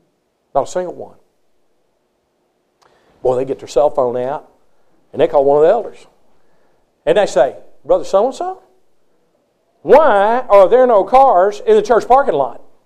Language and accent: English; Texas, United States; I grew up in Texas where we referred to those who did not believe in Bible class and did not believe in institutions and things of that nature as aunties.